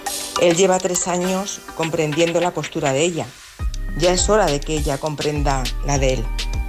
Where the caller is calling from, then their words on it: Madrid, Community of Madrid, Spain; de Madrid.